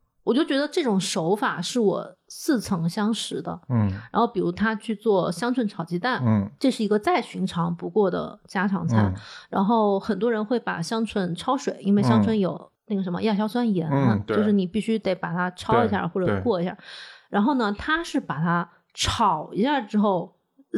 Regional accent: Hunan, China; 而不是只有我湖南人觉得的不辣

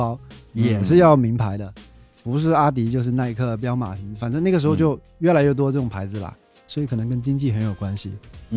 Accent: Wenzhou, Zhejiang, China; 那个时候我温州人他买时装这方面他就很跟潮流嘛

